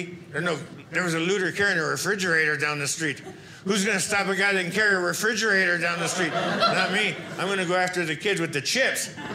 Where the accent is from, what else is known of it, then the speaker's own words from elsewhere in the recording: Rochester, Michigan, United States; I'm from right here in Michigan, Rochester, Michigan.